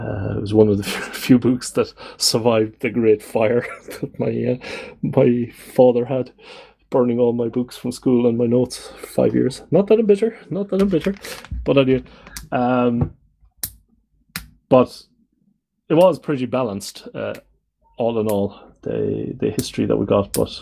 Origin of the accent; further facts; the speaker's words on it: Ireland; I obviously I come from the Republic